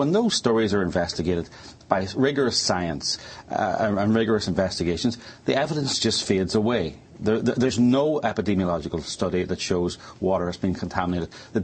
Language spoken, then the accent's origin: English; Ireland; I'm from Ireland, but I've been here studying this for 18 months